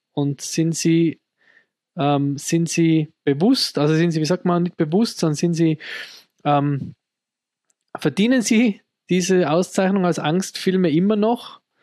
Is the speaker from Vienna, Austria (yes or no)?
no; Tyrol, Austria; weil wir kommen ja aus Tirol, also ein sehr katholisches Land.